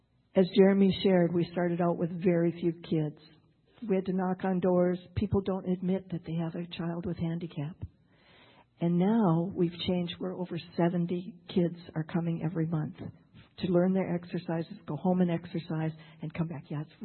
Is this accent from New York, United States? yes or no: no; Devils Lake, North Dakota, United States; I grew up in Devil's Lake, North Dakota, which is real close to the Canadian border.